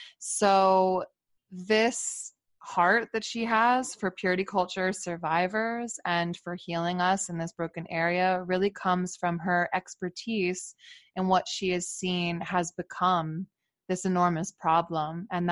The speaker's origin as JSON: {"language": "English", "town": "Philadelphia", "region": "Pennsylvania", "country": "United States", "said": "First of all, we're both from Philly."}